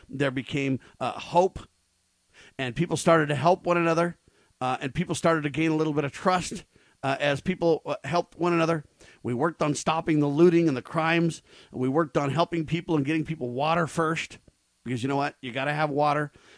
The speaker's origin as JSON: {"language": "English", "region": "California", "country": "United States", "tie": "born or raised there", "said": "I grew up in California, so when I was a little kid, I remember earthquakes"}